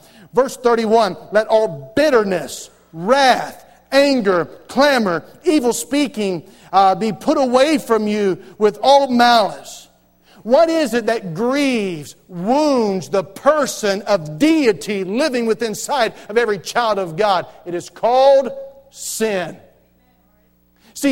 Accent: North Carolina, United States; I grew up in North Carolina. I grew up around the whole PTL scandal back in the 80s.

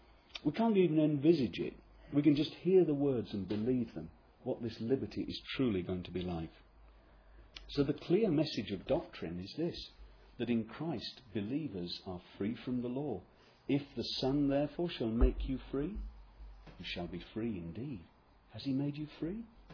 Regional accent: England, United Kingdom; it will still be Saturday back in England. So I'm English, so I'm not breaking the Sabbath.

